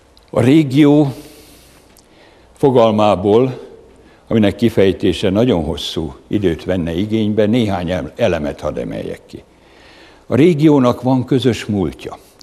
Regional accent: Great Hungarian Plain, Hungary; természetesen nálam is van, én alföldi gyerek vagyok.

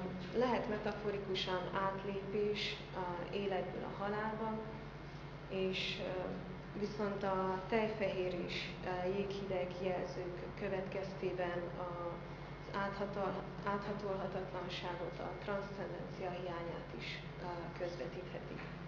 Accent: Miercurea Ciuc, Harghita, Romania; Csíkszeredából jöttem, a Márton Áron Gimnázium 12. osztályos tanulója vagyok.

